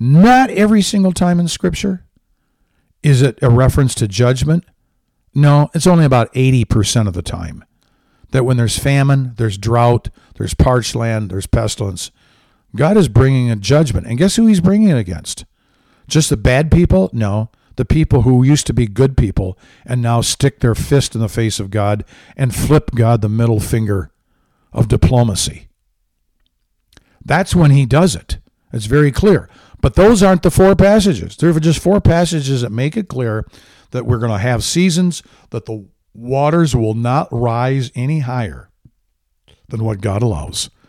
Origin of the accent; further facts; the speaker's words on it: Michigan, United States; also born or lived in Southwest United States; I grew up in Michigan praying for global warming. Hopes were dashed. It didn't occur. I went to the Southwest.